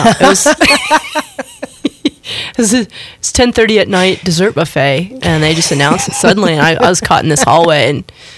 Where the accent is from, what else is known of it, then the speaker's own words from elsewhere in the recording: Houston, Texas, United States; Yeah, I grew up in Houston, which is it's like the hot, hateful, racially divided oil boom town.